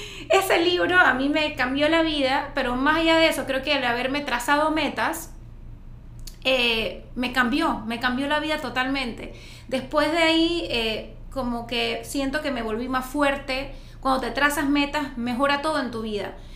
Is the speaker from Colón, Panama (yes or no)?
no; Chitré, Herrera, Panama; moved away as an adult; now in Panama City, Panama; Yo vine, me mudé de Chitré a Panamá a mis 18 años. No sabía nada, nada más sabía que era McDonald's y que era Brook Mall.